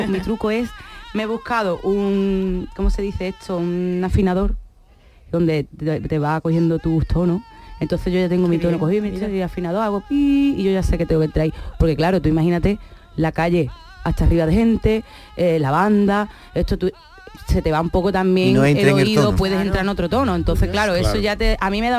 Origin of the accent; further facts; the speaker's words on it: Tarragona, Catalonia, Spain; born there; Yo nací en Tarragona, pero yo siempre he dicho que eso es un error.